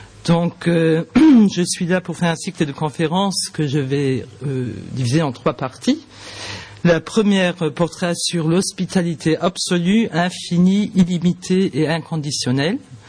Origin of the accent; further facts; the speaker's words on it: Luxembourg; accent: Luxembourgish; J'ai un accent luxembourgeois, si vous ne me comprenez pas, il faut me le dire.